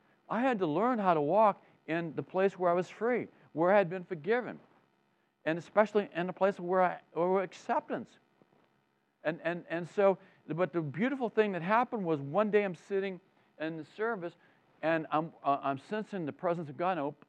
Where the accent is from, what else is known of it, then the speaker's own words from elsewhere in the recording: Maine, United States; Well, I left. I'm from Maine, and I thought, well, I was doing my fighting for my country.